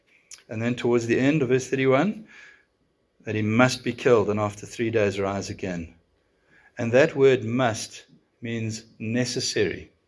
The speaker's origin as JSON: {"language": "English", "country": "South Africa", "said": "Look, I'm a South African"}